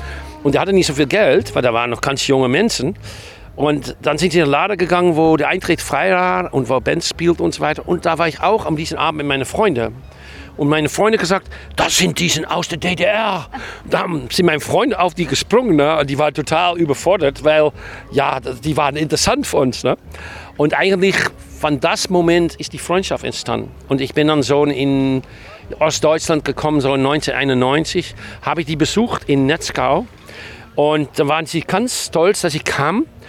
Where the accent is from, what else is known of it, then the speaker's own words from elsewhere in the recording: Amsterdam, North Holland, Netherlands; German is a second language; now in Germany; Und ich bin Holländer, ich komme aus Amsterdam, ne? Ich bin nicht von hier.